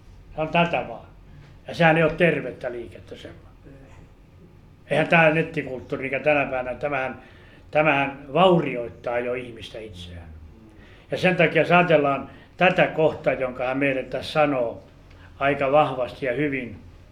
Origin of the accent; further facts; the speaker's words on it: Ostrobothnia, Finland; niin kuin meillä Pohjanmaalla sanotaan